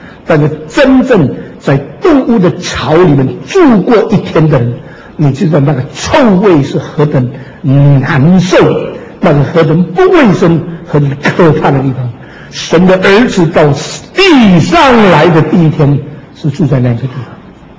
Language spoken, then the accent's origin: Chinese; Xiamen, Fujian, China; born or raised there; moved away